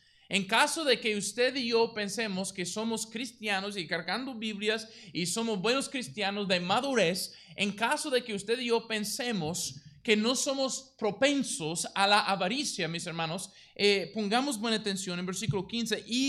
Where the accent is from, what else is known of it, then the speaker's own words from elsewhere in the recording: United States; yo, como especialmente norteamericano, que mi ministerio está basado aquí en este país